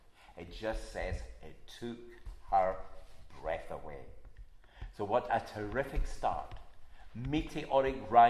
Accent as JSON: {"language": "English", "town": "Glasgow", "region": "Scotland", "country": "United Kingdom", "said": "because I'm a Glaswegian, they would have thought that notice was for you and for all Glaswegians"}